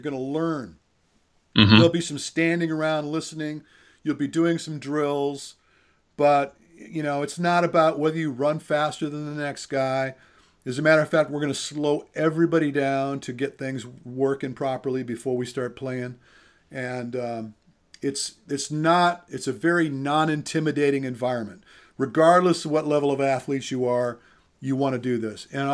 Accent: Michigan, United States; And I'm from Michigan, by the way.

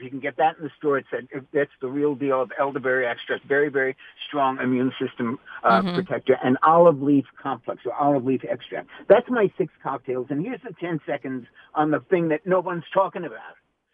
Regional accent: New York City, New York, United States; I'm sorry. I'm a New Yorker. I lived there 50 years. I have the right to say.

